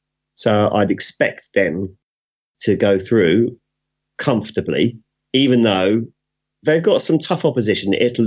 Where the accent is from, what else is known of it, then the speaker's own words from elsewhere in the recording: England, United Kingdom; my horrific prejudice against the fact that they are Scottish and I'm English.